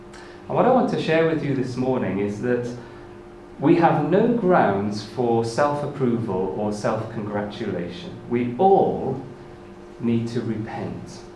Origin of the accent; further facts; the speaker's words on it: Wrexham, Wales, United Kingdom; I grew up in Wrexham in North Wales